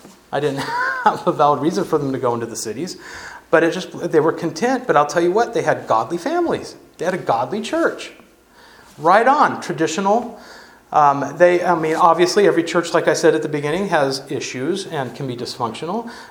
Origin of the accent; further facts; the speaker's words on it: California, United States; And they thought I was a hippie lapsed Christian from California because I came from California.